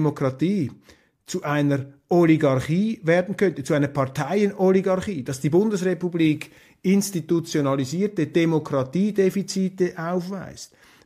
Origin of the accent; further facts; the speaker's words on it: Switzerland; Und ich würde als Schweizer hinzufügen